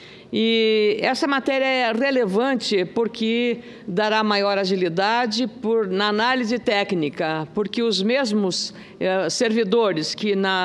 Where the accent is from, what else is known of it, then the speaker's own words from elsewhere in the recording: Rio Grande do Sul, Brazil; Eu, que sou do Rio Grande do Sul, com muito orgulho